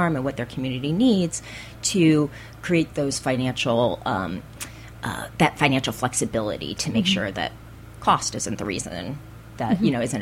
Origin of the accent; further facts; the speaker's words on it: Midwest, United States; And I'm from the Midwest, so farmers